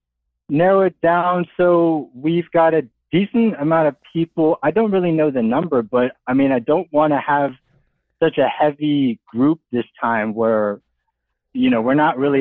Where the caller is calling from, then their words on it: Atlanta, Georgia, United States; I am 26 years old, and I'm calling from Atlanta.